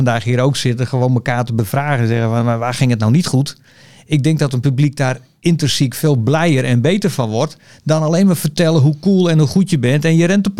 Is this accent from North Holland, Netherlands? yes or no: no; Sneek, Friesland, Netherlands; also born or lived in Drachten; Opgegroeid in het mooie Sneek.